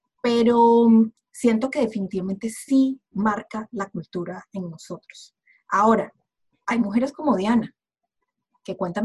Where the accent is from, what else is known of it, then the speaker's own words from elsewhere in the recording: Colombia; ¿Por qué sabes que soy colombiana?